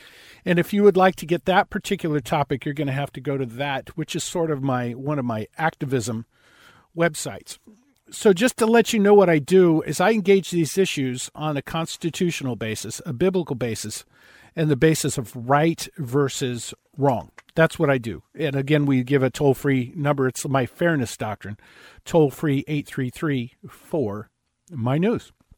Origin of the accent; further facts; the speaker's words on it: California, United States; But I just got to tell you, I'm from Southern California, and I think there's something in the water.